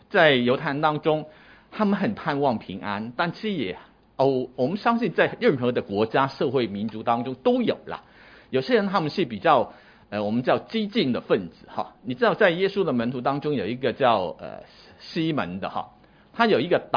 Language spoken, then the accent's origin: Chinese; Taiwan; 吃饭了没有哈，我们台湾话叫吃饱没，这是你吃饱了没有哈